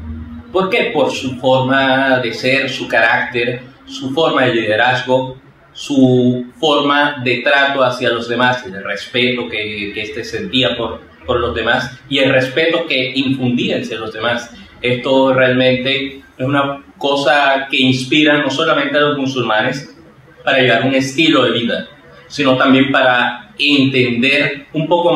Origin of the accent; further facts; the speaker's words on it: Colombia; vengo de Colombia